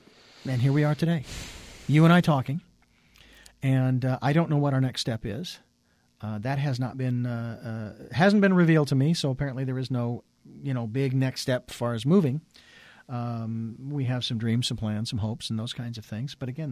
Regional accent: Phoenix, Arizona, United States; Born and raised in Phoenix. And after, what was it, 46 years, almost 46 years living there, lost my job.

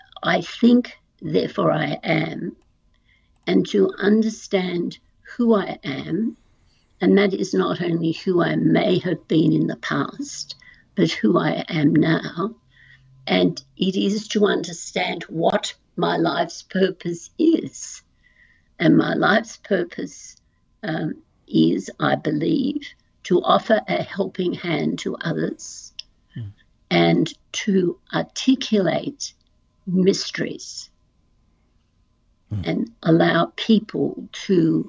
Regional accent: Australia; I am a mature woman. I'm an Australian.

